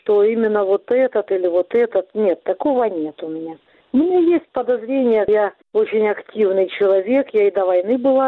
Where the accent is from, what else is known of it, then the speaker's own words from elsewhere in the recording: Donetsk, Donetsk Oblast, Ukraine; война в Донецк, пришла война в мой родной город, в мой дом